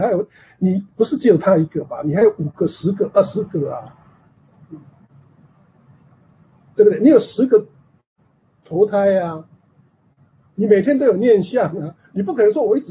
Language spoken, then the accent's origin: Chinese; China; 这就是比较像我们中国人说的“一生二，二生三，三生万物”，对不对？